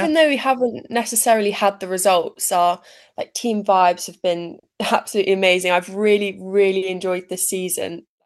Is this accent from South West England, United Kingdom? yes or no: yes; South West England, United Kingdom; I'm from North Devon